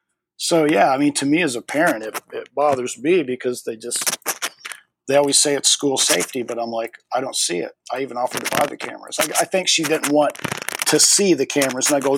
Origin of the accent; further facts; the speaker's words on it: Midwest, United States; I grew up in the Midwest. I mean, I know about guns and gun safety.